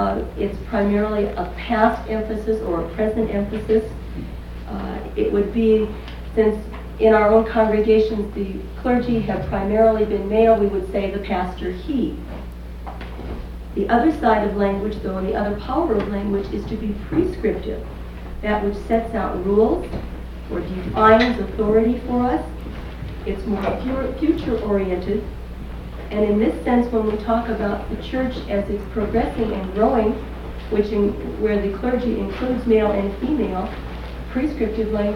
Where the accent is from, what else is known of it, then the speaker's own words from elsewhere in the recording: Chico, California, United States; I'm from Chico, California